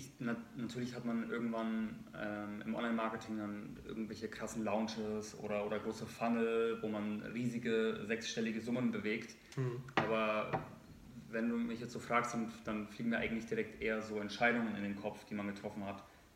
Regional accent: Würzburg, Bavaria, Germany; moved away as an adult; now in Düsseldorf, Germany; Nee, ich bin groß geworden in Franken, in Würzburg.

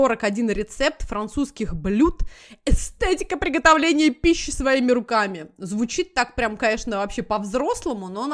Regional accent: Moscow, Russia; а я как москвич

